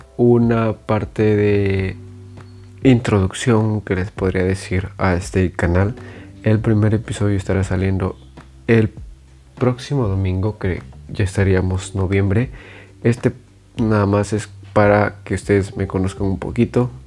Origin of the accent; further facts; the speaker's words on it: Peru; soy peruano, tengo 18 años aún